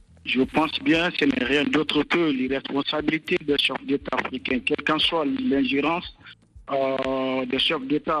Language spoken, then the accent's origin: French; Guinea; je vais un peu parler de la Guinée parce que je suis guinéen